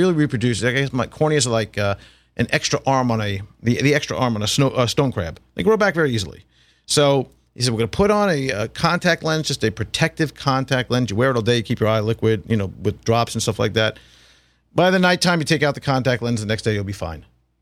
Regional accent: Commack, New York, United States; Kind of close to my hometown in Comac.

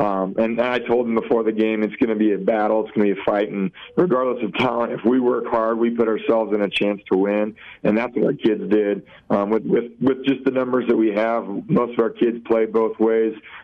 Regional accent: Brush, Colorado, United States; Yeah, I mean, I'm from Brush, so I grew up here

